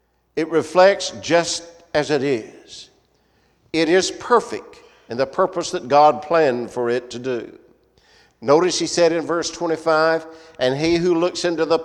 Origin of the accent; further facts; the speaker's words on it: Decatur, Alabama, United States; I am from Decatur, Alabama, work and worship with the Somerville Road Church there in Decatur.